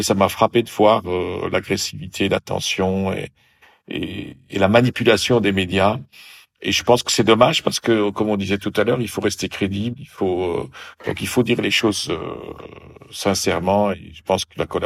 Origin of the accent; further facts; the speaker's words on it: Belgium; born there; parce que je suis né d'un père hollandais en Belgique et habitant en partie à Paris, en partie à Bruxelles.